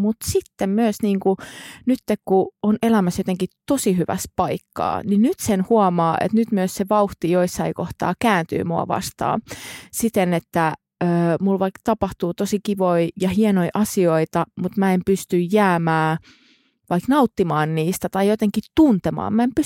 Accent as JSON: {"language": "Finnish", "town": "Pori", "region": "Satakunta", "country": "Finland", "lives_now": "Helsinki, Finland", "said": "olen siis Porista kotoisin. Perheestä ollaan asuttu maalla. Ja mulla on 3 sisarusta ja vanhemmat. Ja sieltä sitten on ponnistanut tänne Helsingin päätyyn."}